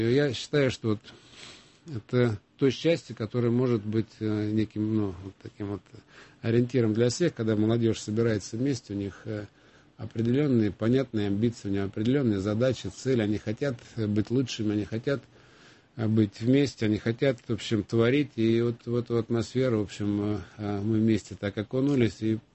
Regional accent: Moscow, Russia; Я родился в Москве, в Бескудниково, в общем, в рабочем поселке, как они раньше назывались, в бараке.

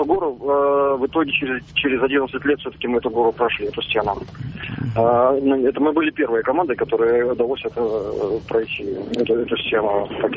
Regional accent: Saint Petersburg, Russia; я из Петербурга.

